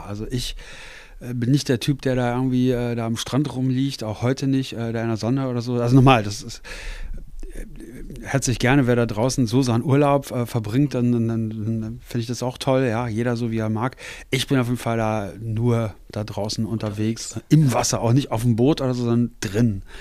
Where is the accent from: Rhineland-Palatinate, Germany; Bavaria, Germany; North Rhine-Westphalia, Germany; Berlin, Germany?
North Rhine-Westphalia, Germany; Paderborn; also born or lived in Bochum; Wir sind dann von Bochum. Ich komme eigentlich aus dem Ruhrgebiet, sind wir nach Paderborn gezogen. Da war ich immer noch recht jung, deswegen ja, aufgewachsen.